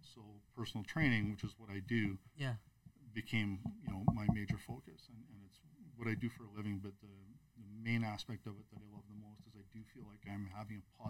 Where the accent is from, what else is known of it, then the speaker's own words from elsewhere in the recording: Winnipeg, Manitoba, Canada; moved away; So when I came out here, I left Manitoba. I grew up in Winnipeg.